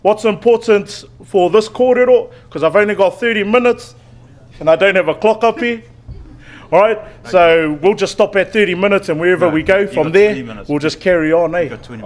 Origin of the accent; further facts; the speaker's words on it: Waitakere, Auckland, New Zealand; Because I was born and raised out in Waitakere, out in West Auckland